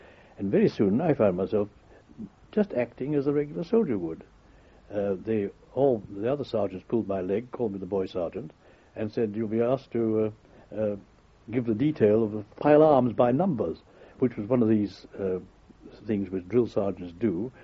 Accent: Glencorse, Scotland, United Kingdom; born there; I was born in the regiment, after all. I was born in Glencorse.

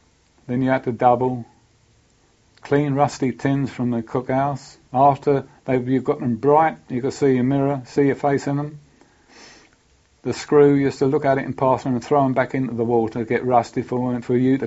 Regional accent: United Kingdom; naturally, being a British squaddy, the old British soldier was always short of money.

